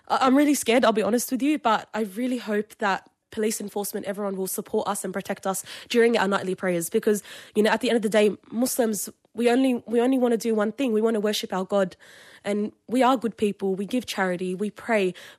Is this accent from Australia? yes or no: yes; Australia; Australians that no matter what we do and no matter how much we contribute, we will still be seen as less Australian.